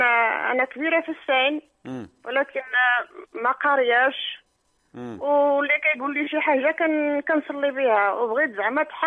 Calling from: Netherlands; من هولندا.

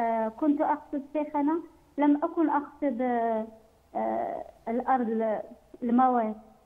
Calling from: Morocco; أو الأراضي السلالية عندنا في المغرب، والدولة تمنع بيعها

